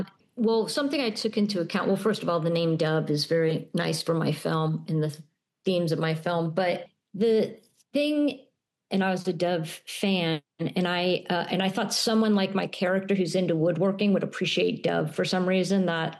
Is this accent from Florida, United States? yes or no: yes; Miami, Florida, United States; I grew up in Miami in a very sort of, I mean, I was taking pictures